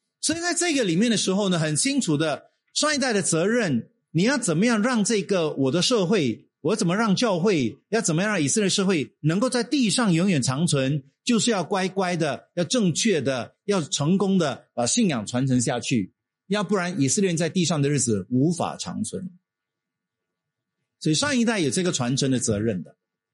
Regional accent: Singapore; 我们新加坡是唯一一个这样的一个的政策，就是英语为第一语言，但是母语是第二语言的。这个对我这个华校生来讲是比较难接受的

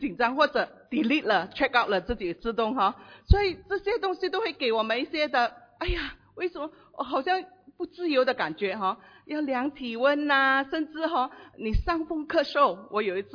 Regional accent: Singapore; 我相信我们新加坡人新加坡人的出国是我们的一定要有机会出国

